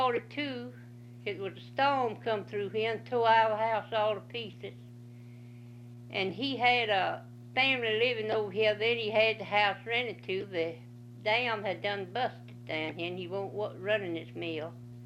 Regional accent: Elberton, Georgia, United States; I was born in Elberton.

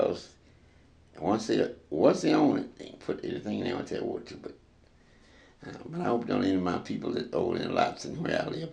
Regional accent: Roswell, United States; born there; I was born in Roswell, and I live in a house in Roswell

